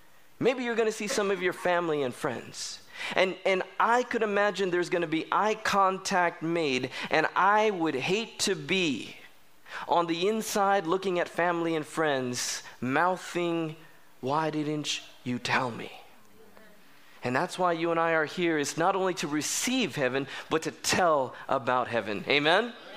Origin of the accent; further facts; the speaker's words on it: California, United States; I'm from Southern California, so Camarillo strawberries is what I'm used to.